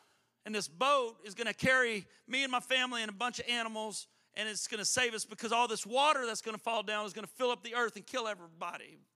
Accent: Moss Bluff, Louisiana, United States; In fact, growing up in Moss Bluff, I remember hearing Pastor Hodges preach that Jesus was coming back.

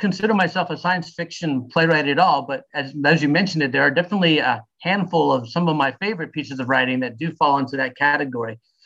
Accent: Florida, United States; also born or lived in New Jersey; I was born in New Jersey, but I'm 55 and I've been in Florida for like 53 years.

